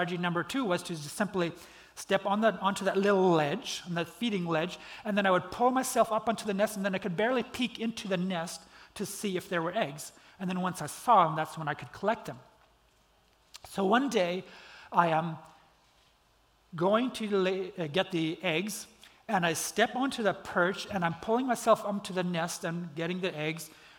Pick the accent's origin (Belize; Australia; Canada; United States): Belize; I grew up in Belize, for those of you guys who don't know. And in Belize, when I was a young kid